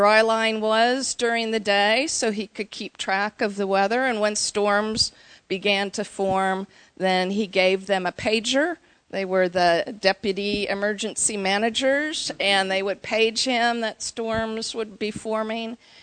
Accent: Wisconsin, United States; now in Norman, United States; I came down in 1987, and I stayed. Actually, I came originally from Wisconsin, and my intent was to go back, and I married an Oklahoman

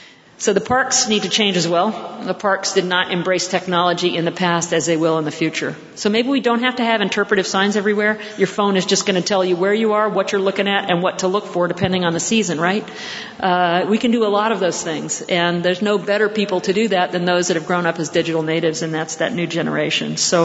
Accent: London, United Kingdom; now in United States; which don't sit in the Tower of London, my hometown, actually, where I was born

